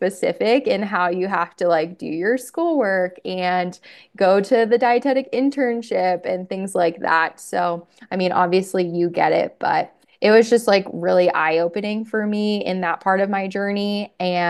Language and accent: English; Pennsylvania, United States; I'm from Pennsylvania, so if people don't know what field hockey is, it's an East Coast thing.